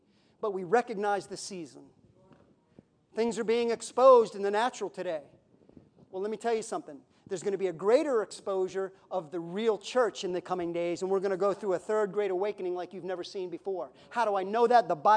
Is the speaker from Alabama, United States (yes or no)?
no; Florida, United States; I grew up in Florida, so I knew them.